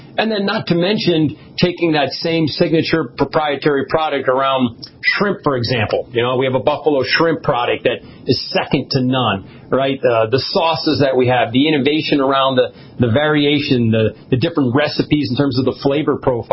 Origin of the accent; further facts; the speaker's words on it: New Jersey, United States; my family owned an Italian deli growing up in New Jersey